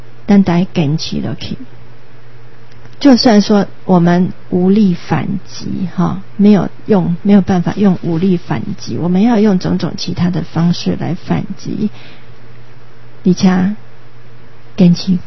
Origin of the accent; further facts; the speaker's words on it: Taiwan; 那这个电影非常值得我们台湾人去了解去看。